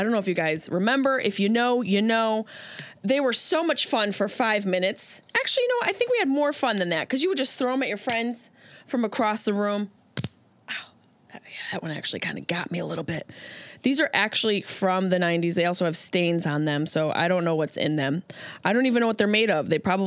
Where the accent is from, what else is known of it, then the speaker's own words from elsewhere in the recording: Niagara Falls, Ontario, Canada; I grew up in Niagara Falls, Canada side. Had a lot of upstate New York friends.